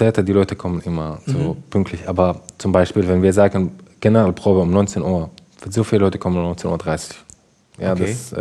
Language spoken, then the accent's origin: German; Syria; ich komme aus Syrien